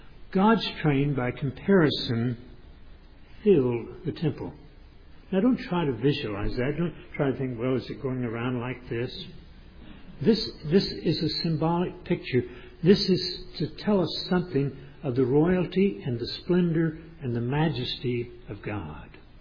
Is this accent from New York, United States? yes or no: no; Tyler, Texas, United States; I grew up in Tyler, Texas, East Texas.